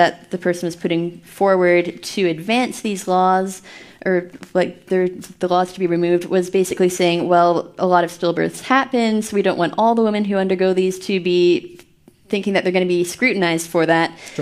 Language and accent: English; Canada; So being Canadian, I was like spending some time in a cabin in the woods, super rustic.